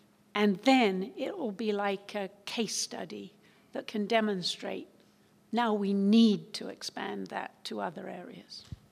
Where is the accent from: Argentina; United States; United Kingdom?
United Kingdom; I'm a Brit, I'm not an American